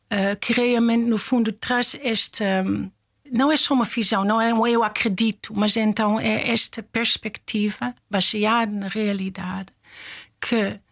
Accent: Netherlands; Portuguese is a second language; now in Portugal; Eu sou holandesa, para quem não percebeu, não sou portuguesa

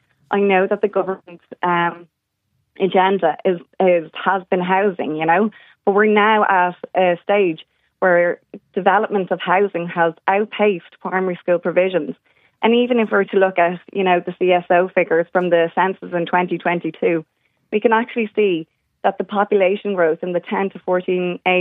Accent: Rathfarnham, County Dublin, Ireland; We're from Knockline, Rathfarnham.

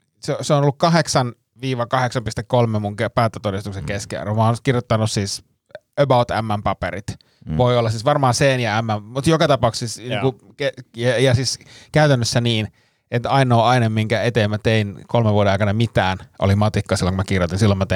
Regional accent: Suomussalmi, Kainuu, Finland; mä olin maalta kotoisin. Meillä ei ollut, kun siis Suomussalon nuorisosaaron talolla silloin teillä näytettiin elokuvaa.

